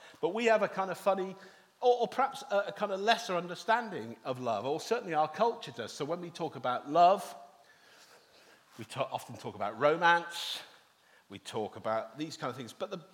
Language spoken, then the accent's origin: English; England, United Kingdom; because we don't like speaking about things like this when we're English.